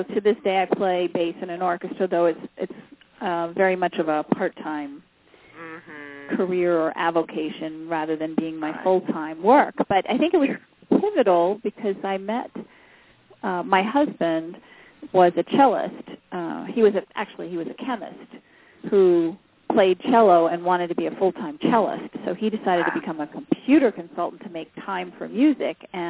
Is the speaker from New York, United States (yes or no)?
yes; Queens, New York, United States; I did. I grew up in New York in Queens.